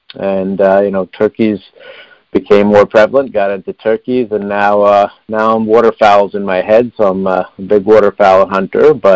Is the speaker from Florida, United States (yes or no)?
no; New York, United States; I grew up in Putnam County, New York. Spent ton of time outdoors, somewhat rural area, and more suburban now. It's about 40 miles north of New York City.